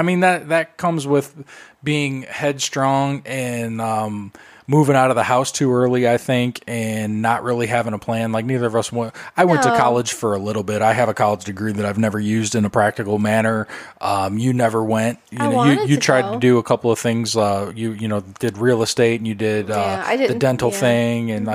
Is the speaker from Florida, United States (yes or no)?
no; Chicago, Illinois, United States; Well, growing up in Chicago, too, that area is very blue-collar.